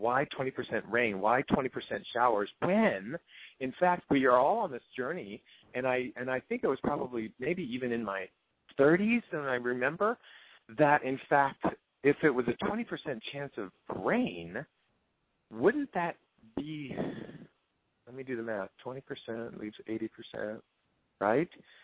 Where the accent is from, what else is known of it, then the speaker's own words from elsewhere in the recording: California, United States; also born or lived in Las Vegas; because I grew up mainly in Southern California. I have a couple memories of Las Vegas as a child, but for the most part, Southern Cal.